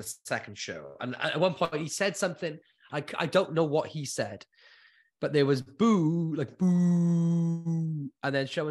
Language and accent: English; United Kingdom; We come from Britain, you know, world famous for gallows humor.